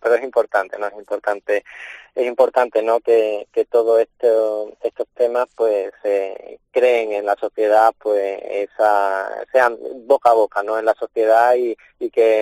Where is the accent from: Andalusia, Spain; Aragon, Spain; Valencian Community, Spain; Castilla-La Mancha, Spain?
Andalusia, Spain; Seville; como sevillano me parecería magnífico